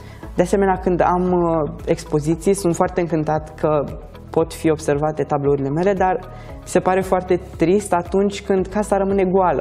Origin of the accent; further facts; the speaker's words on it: Romania; În primul rând vreau să vorbesc despre România, țara mea natală